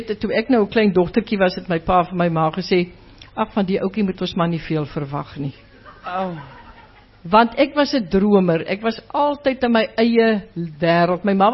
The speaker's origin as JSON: {"language": "Afrikaans", "town": "Graaff-Reinet", "region": "Eastern Cape", "country": "South Africa"}